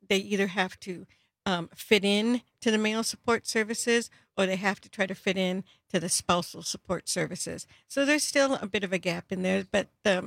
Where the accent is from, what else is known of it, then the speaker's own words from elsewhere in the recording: Waukesha, Wisconsin, United States; also born or lived in Texas; Well, I was born and raised in Waukesha, just a few blocks away. I was born in Waukesha Memorial Hospital.